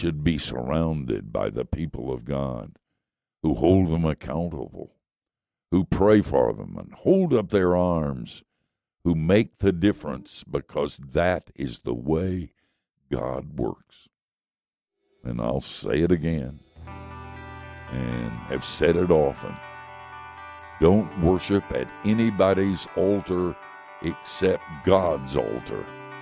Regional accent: United States; I'm American, and whenever I'm in California and at that airport where there's a statue of John Wayne, I kneel.

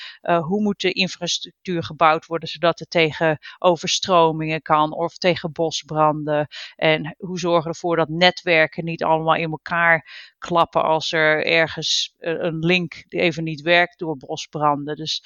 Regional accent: Netherlands; moved away as an adult; En you know, wij zijn uit Nederland. En ja, de strijd met het water, daar zijn we allemaal zo mee opgegroeid.

